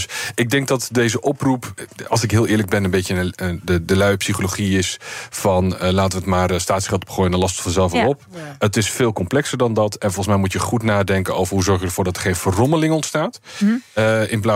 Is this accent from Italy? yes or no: no; Netherlands; dat wij de faciliteiten activiteiten waar wij als Nederlanders gebruik van maken